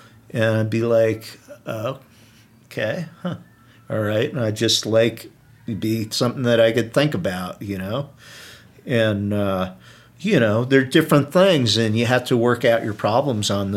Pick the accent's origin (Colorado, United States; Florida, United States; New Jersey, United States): New Jersey, United States; I'm from New Jersey.